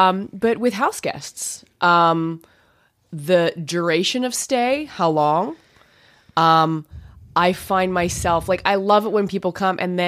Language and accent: English; Canada; because I'm Canadian, I'm from another land.